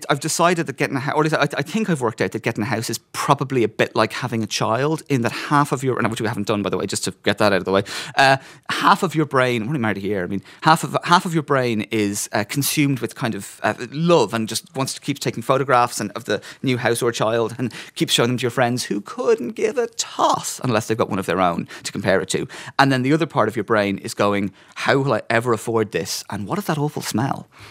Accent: Dublin, Leinster, Ireland; I go, I'm from Dublin. And they go, well, you don't sound like you're from Dublin.

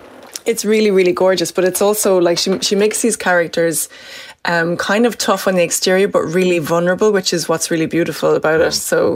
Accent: Cork, Munster, Ireland; I'm from Cork City

